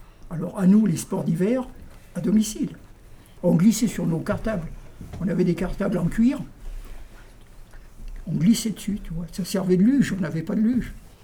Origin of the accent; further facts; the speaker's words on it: Nouvelle-Aquitaine, France; moi je suis du Haut-Limousin, vous voyez, au début du Massif central, tu vois. Donc c'est très vallonné, c'est un pays d'élevage.